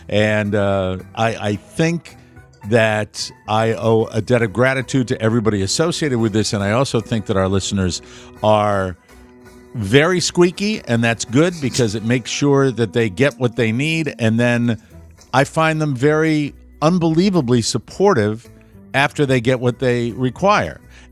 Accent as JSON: {"language": "English", "town": "Glastonbury", "region": "Connecticut", "country": "United States", "tie": "born or raised there", "said": "as we were driving the 40 to 45 minutes from my hometown of Glastonbury, Connecticut, to a town called Ledyard"}